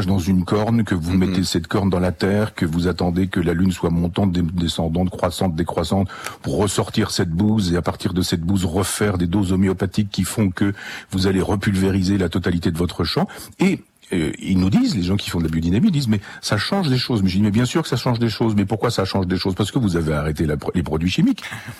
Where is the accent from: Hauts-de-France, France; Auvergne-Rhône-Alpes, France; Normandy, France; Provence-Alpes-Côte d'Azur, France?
Normandy, France; Chambois; born there; Moi, dans mon village natal à Chambois, 500 habitants, les véganes, il y en a pas.